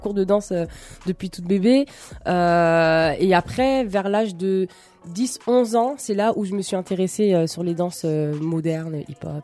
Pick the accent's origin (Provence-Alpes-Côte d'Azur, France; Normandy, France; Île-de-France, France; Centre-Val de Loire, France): Île-de-France, France; Paris; je suis née à Paris, j'ai fait toute mon enfance à Paris et c'est vrai que la majorité des gens pensent que je viens du 94.